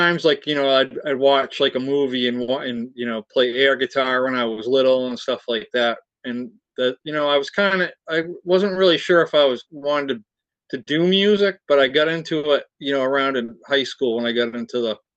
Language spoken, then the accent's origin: English; Massachusetts, United States; And I'm from Cape Cod, Massachusetts. And I was on the radio for a while.